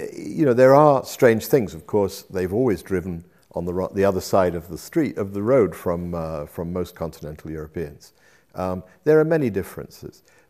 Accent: United Kingdom; I feel myself a European. I did when I was growing up in Britain as well

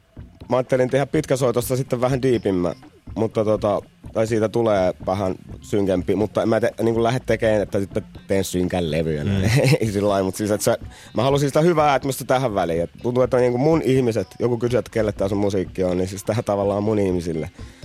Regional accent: Tampere, Pirkanmaa, Finland; mä oon Länsi-Tampereelta

